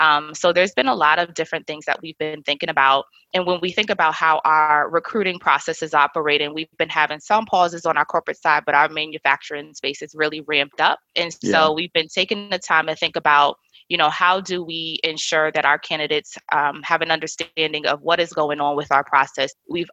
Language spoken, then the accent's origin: English; New Rochelle, New York, United States; I am from New Rochelle, New York. I am a Delaware State graduate, proud HBCU grad, and a Muslim American.